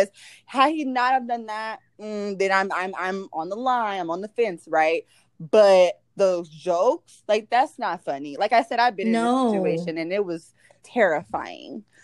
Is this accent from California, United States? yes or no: yes; Los Angeles, California, United States; I'm from Los Angeles, South Central. Like, that's where I'm from.